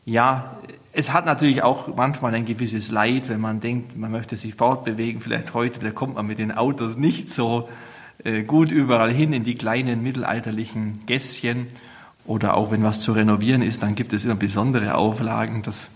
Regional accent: Donauwörth, Bavaria, Germany; ich komme aus dem Süden des Landkreises hier, wo ich jetzt auch Dienst tue, gebürtig aus Donauwörth. Dort bin ich aufgewachsen, zur Schule gegangen, habe das Abitur gemacht

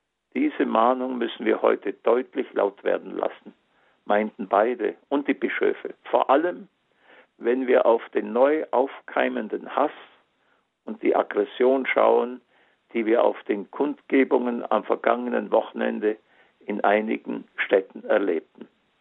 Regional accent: Bavaria, Germany; Denn in der einen, dem Bistum Augsburg, bin ich aufgewachsen, habe meine heilige Erstkommunion und die Firmung empfangen

